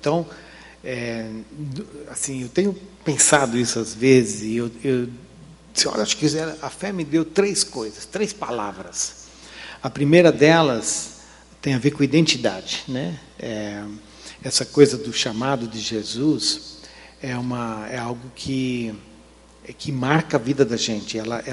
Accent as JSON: {"language": "Portuguese", "town": "Joinville", "region": "Santa Catarina", "country": "Brazil", "tie": "born there", "said": "eu nasci em Joinville, de uma família, digamos, muito de descendentes alemães, uma família simples. Meu pai era ferramenteiro, soldador, gostava de mecânica"}